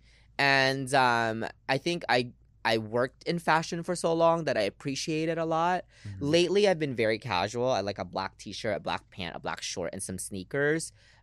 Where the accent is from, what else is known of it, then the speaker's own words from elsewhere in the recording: Philippines; moved away; I often say, like, the wrong things, and then I'll blame it for being Filipino.